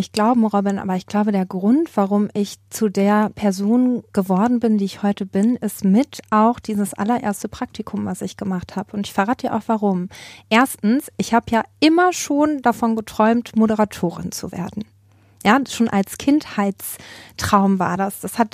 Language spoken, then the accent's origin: German; Hagen, North Rhine-Westphalia, Germany; Ich bin ja gebürtige Hagenerin.